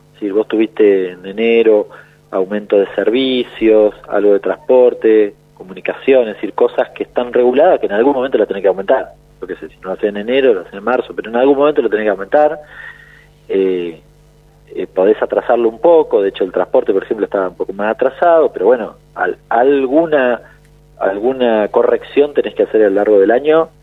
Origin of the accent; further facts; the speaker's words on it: San Martín, Buenos Aires Province, Argentina; ayer me llamó un periodista de San Martín, yo soy de San Martín